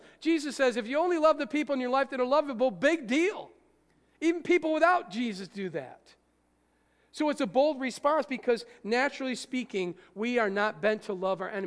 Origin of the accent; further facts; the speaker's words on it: Rome, New York, United States; I remember growing up in Rome, New York, our houses were so close to each other, you could watch the neighbor's TV.